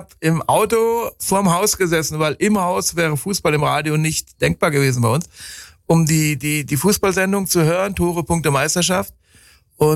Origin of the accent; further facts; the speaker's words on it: western Germany, Germany; das waren so die Reporter, die ich hörte in Westdeutschland, wo ich herkomme.